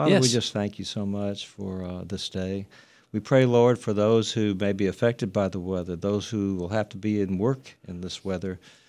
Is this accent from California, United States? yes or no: no; Wisconsin, United States; I was raised in Wisconsin.